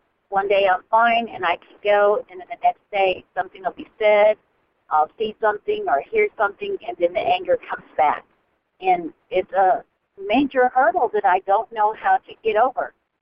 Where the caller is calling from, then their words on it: Florida, United States; I'm calling from Florida.